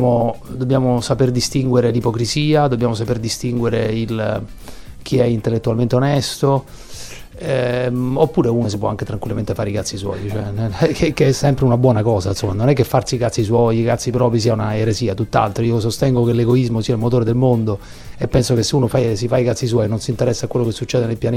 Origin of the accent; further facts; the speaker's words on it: Rome, Lazio, Italy; born there; now in Milan, Italy; Però sono nato a Roma, esattamente.